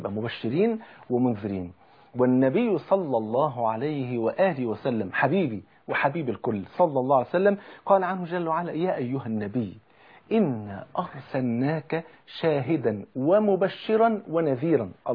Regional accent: Egypt

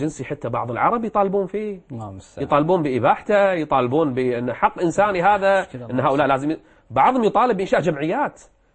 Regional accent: Kuwait; عندنا بالكويت

